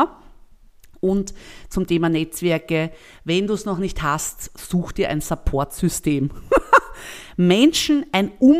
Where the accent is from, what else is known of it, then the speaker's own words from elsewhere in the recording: Lower Austria, Austria; Bei uns in Niederösterreich gibt es zum Beispiel über die Wirtschaftskammer sogar Fördermöglichkeiten